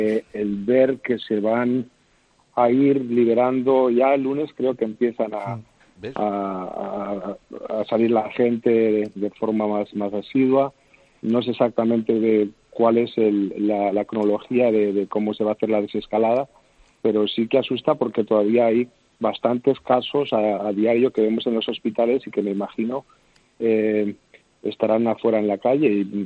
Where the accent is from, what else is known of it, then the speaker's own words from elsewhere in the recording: Zaragoza, Aragon, Spain; now in United States; Sí, soy de Zaragoza.